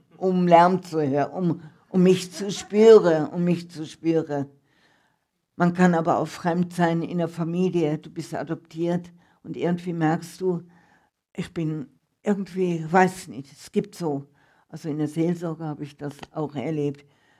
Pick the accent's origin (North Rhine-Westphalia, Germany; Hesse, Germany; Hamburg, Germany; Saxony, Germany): North Rhine-Westphalia, Germany; Düsseldorf; now in Switzerland; Ich komme aus Düsseldorf, wo 800.000 Einwohner dazu mal hatte und wohnte in einem Haus, wo unten eine Kneipe war, Feuerwehr, Tramhaltestelle, Taxihaltestelle.